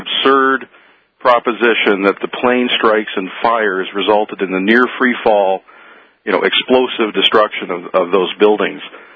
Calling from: Ontario, Canada; North of Toronto, Canada.

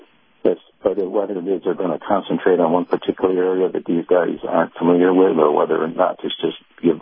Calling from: Clearwater, Florida, United States; Hey, Captain. … in Clearwater.

